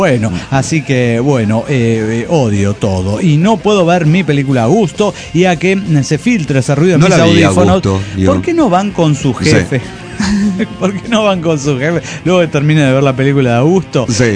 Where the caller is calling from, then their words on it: Reynosa, Tamaulipas, Mexico; de Reynosa, Tamaulipas.